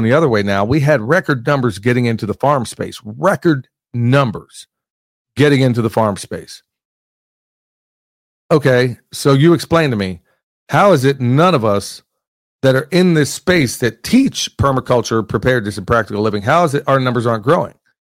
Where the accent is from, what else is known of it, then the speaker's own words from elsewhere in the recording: Missouri, United States; I'm from Missouri, Jack. You're going to have to show me.